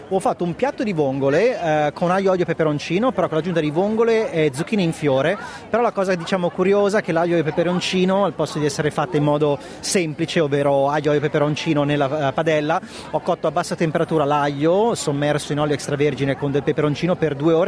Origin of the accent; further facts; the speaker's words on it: Milan, Lombardy, Italy; io sono di Milano e per me Ferragosto in Italia voleva dire andare al mare con gli amici.